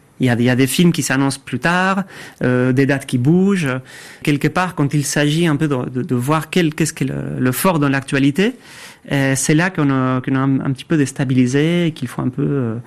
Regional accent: Spain; French is a second language; moi je suis espagnol et c'était exactement le même cas

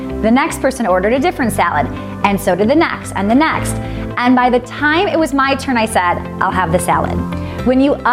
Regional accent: Midwest, United States; I'm from the Midwest, and so of course I would probably have meat and potatoes, something similar.

